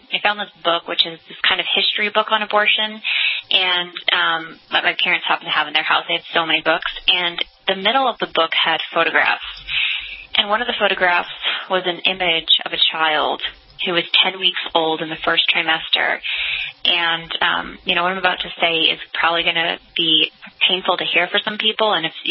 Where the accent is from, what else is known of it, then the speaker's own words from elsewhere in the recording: San Jose, California, United States; And I'm one of 8 kids, so I'm from San Jose, California.